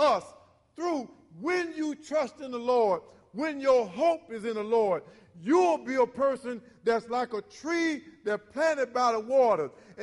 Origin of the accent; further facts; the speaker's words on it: Florida, United States; And I don't know, I come from Florida, and oftentimes we used to go down to the pond, and we used to swim by the pond.